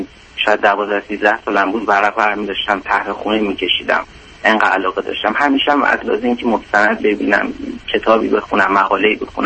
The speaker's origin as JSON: {"language": "Persian", "country": "Iran", "moved": "yes", "said": "من برگردم ایران، یکی این که من الان دیگه نیاز نیست این که کنکور بدم"}